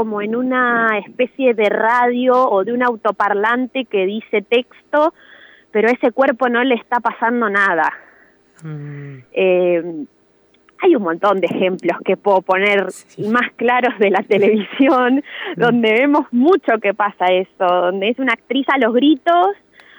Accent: Santa Rosa, La Pampa, Argentina; yo desde que tengo 17 años me fui de Santa Rosa y volví así como esporádicamente, pero este es el primer año que me instalo y me pongo a laburar acá.

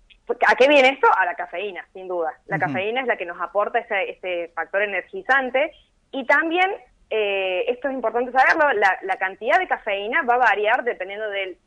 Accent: Argentina; es una infusión que nos, como argentinos, nos encanta para arrancar la mañana

